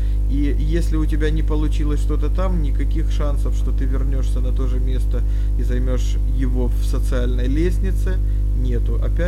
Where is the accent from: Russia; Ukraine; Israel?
Ukraine; Kyiv; moved away; я приехал из Киева, из Украины